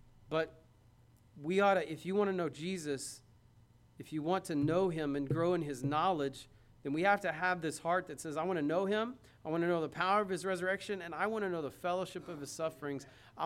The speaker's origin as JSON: {"language": "English", "country": "United States", "said": "I'm an American Christian. We don't have to suffer for our faith much around here."}